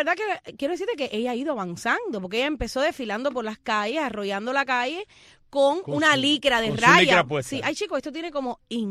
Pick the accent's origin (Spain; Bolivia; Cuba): Cuba